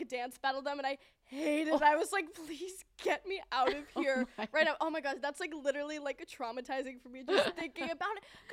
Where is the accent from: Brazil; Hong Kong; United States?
United States; Boulder, Colorado; now in Los Angeles, United States; I grew up in Boulder, Colorado, which, oh, I love it there.